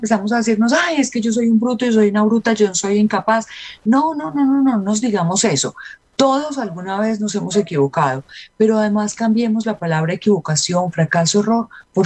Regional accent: Colombia; nosotros, por lo menos como colombianos, estamos lejos de estar vacunados la mayoría.

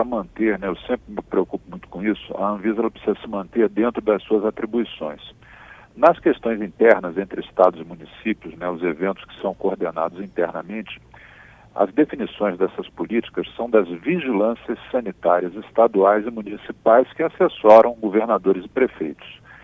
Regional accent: Rio de Janeiro, Brazil; na minha cidade natal, no Rio de Janeiro, existem blocos que levam 1 milhão e 100 mil pessoas para a rua.

